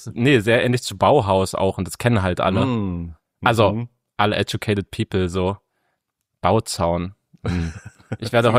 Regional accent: Saxony-Anhalt, Germany; also in meiner Heimat Sachsen-Anhalt

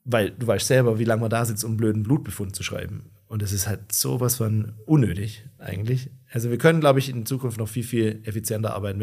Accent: Tübingen, Baden-Württemberg, Germany; Uni Tübingen, hier in meiner Heimatstadt

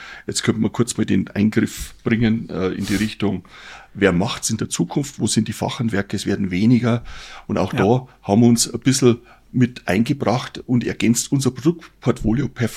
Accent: Wasserburg am Inn, Bavaria, Germany; Ich wurde geboren in Wasserburg am Inn, ist ein bisschen bekannter. Ja. Und ich lebe an und für sich so zwischen Wasserburg und Altötting.

